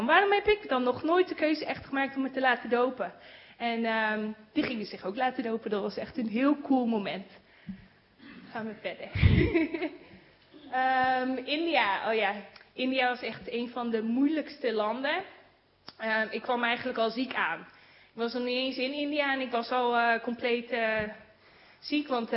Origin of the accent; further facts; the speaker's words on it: Netherlands; Nou, ik vertelde, nou, ik kom uit Nederland en dit en dat.